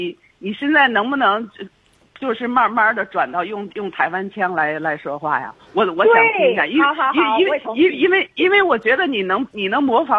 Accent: Beijing, China; accent: Beijing; 我是北京口音啊

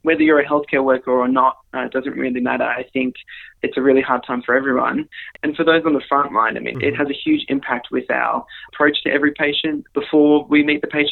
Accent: Oakley, Victoria, Australia; I grew up in Oakley mostly for the majority of my childhood. I mostly grew up in Oakley.

